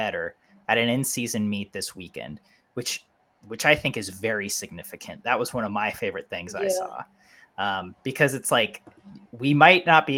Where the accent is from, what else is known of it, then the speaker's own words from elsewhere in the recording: United States; I mean, I am an American.